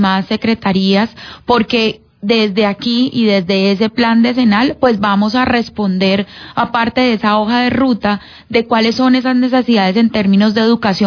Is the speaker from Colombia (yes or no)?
yes; Cali, Valle del Cauca, Colombia